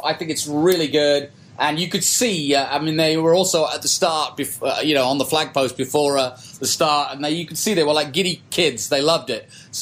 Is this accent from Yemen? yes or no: no; England, United Kingdom; As an Englishman, I can't get over McLaren being at the bottom of the, you know, of the manufacturers and standings.